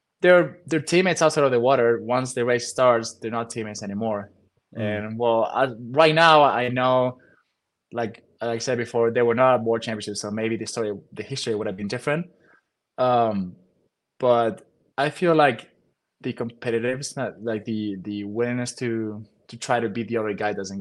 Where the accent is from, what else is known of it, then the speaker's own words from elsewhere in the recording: Spain; English is a second language; moved away as an adult; now in United States; I was coming from Spain. I barely knew English. Didn't know what yards were.